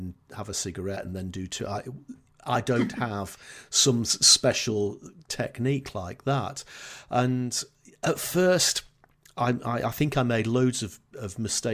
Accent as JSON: {"language": "English", "region": "England", "country": "United Kingdom", "accent": "Northern English", "said": "it can even understand my Northern English accent"}